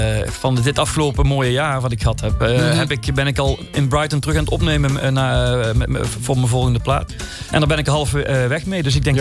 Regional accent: Belgium; Ik kom uit België, zoals je weet.

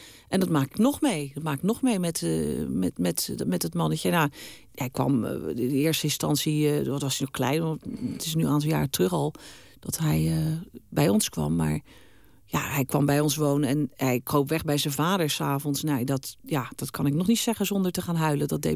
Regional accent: Rotterdam, South Holland, Netherlands; van Zuid en ik kom van Noord.

